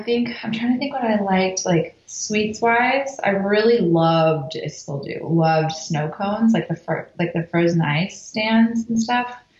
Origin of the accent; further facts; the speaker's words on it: Taft, Texas, United States; Well, I grew up in South Texas in a very small town near Corpus Christi called Taft.